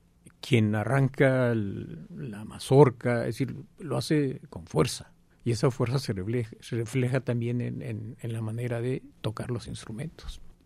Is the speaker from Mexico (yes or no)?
yes; Mexico; Yo de niño en la Cienega de Chapala, justo en la noche, después ya de que la gente trabajó en el campo, en la noche, en las orillas del pueblo, los hombres cantando a capela.